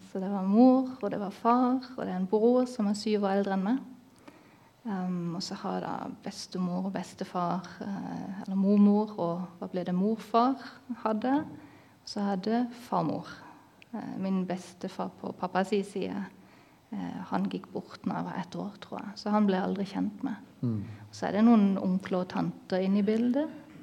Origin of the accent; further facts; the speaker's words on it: Dresden, Saxony, Germany; Norwegian is a second language; now in Kristiansand, Norway; Jeg kommer da fra Dresden, som ligger i Tyskland. Og der er vi på langt, langt ut på østsiden. Og når jeg vokste da opp, frem til jeg var 7 år cirka, så var vi bak den store, ferdelustige muren da.